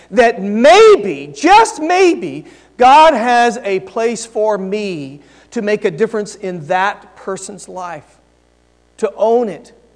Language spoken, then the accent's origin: English; New Braunfels, Texas, United States; I pray for New Braunfels, Texas, my hometown.